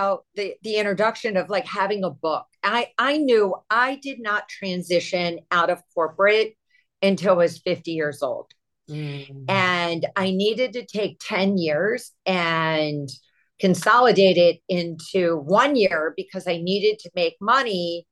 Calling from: Miami, Florida, United States; I'm coming from South Beach. I'm in Miami.

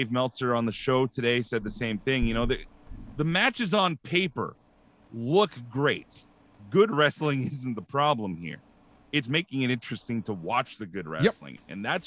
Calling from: Edmonton, Alberta, Canada; In Edmonton, Alberta.

